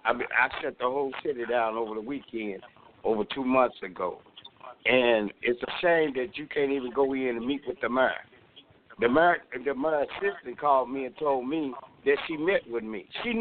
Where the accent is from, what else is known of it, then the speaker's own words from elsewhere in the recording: Centerville, Illinois, United States; See, I'm originally from Centerville. So over there, we take it serious.